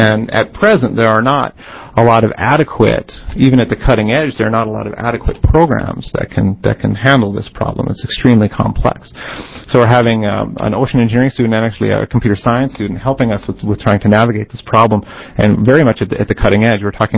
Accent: North Dakota, United States; I'm from North Dakota. North Dakota's windy as heck.

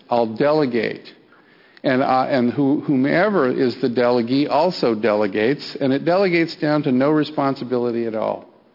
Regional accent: Bend, Oregon, United States; I grew up in Bend when it was a small community. My parents were teachers in Bend for 30 years.

